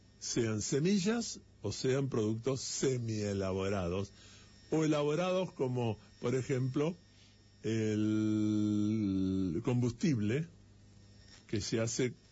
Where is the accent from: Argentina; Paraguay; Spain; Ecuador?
Argentina; somos propietarios los argentinos